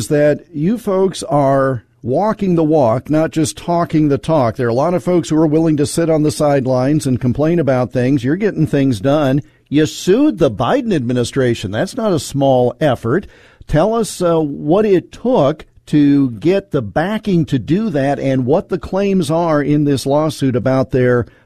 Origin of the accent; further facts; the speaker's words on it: Iowa, United States; Because Oklahoma is a state full of good people, just like my home state of Iowa